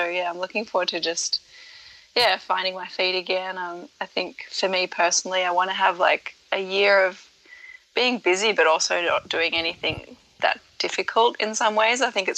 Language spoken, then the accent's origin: English; Canberra, Australian Capital Territory, Australia; I'm from Canberra, and just seeing my family